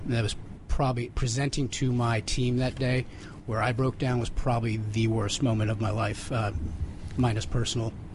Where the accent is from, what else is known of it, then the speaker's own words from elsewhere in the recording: United States; Fourth generation Washingtonian, one of the few.